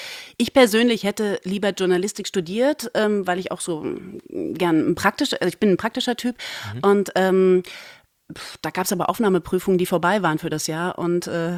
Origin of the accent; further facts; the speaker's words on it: Thuringia, Germany; now in Berlin, Germany; ich komme aus dem Thüringer Wald, da ist nicht viel.